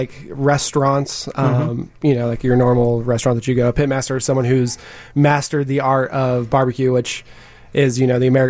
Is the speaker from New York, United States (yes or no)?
no; Colorado, United States; also born or lived in the South; Originally, I'm from Colorado, but I spent 9 years in the South.